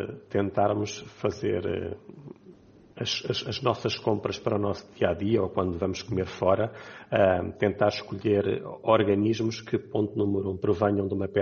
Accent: Portugal; nós, enquanto portugueses, sabíamos muito bem a que é que era suposto saber uma dourada, um robalo.

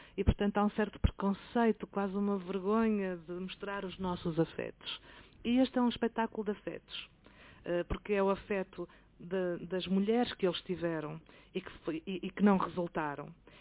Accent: Portugal; enquanto portuguesa e enquanto encenadora, nascida e criada em Portugal

